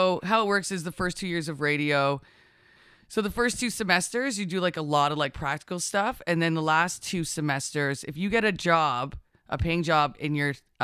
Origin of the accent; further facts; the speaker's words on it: Russell, Ontario, Canada; Like, I'm from Russell. So what we did was we hung out in Russell in this parking lot.